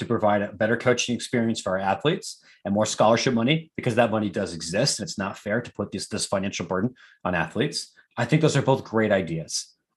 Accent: Columbus, Ohio, United States; now in Chicago, United States; I live in Chicago. I'm from Columbus.

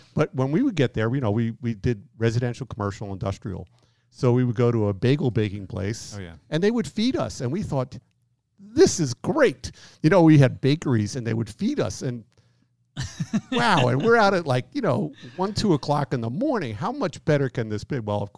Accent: New York, United States; I've been out here 18 years, and I've been told that my accent has really decreased. People rarely know that I'm from New York.

